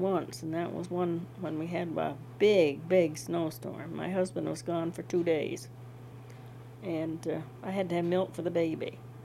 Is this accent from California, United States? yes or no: no; Warren, Vermont, United States; born there; I was born in Warren, and I was married in the same house 21 years later.